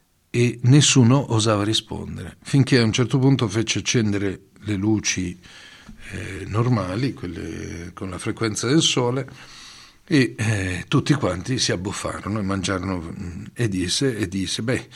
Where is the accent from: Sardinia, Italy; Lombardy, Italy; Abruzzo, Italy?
Lombardy, Italy; Milan; E non perché sono milanese, ma vi posso garantire che veramente il cielo di Lombardia è qualcosa di straordinario